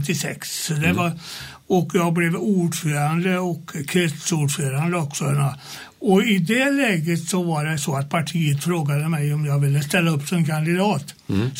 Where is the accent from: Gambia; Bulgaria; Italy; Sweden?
Sweden; Dala; Sen jag började skolan 1948, då var det hemma i Dala kommun.